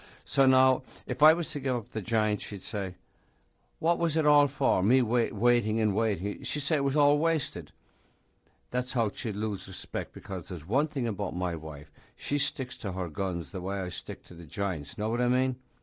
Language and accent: English; Ireland; now in United States; I grew up in Ireland, one nation, one people, you know, one white people.